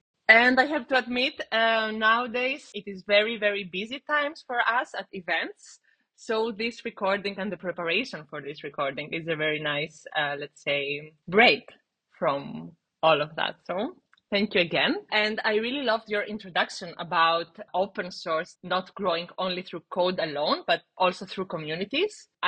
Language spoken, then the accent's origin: English; Greece; English is a second language; now in Berlin, Delaware, United States; I'm coming from Greece, and the last 5 years I live in Berlin